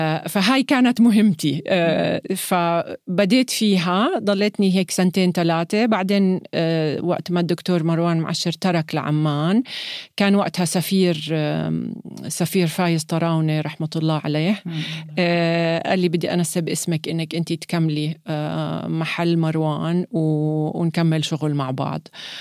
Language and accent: Arabic; Jordan; also born or lived in United States; كأردنية ما عندي جنسية أمريكية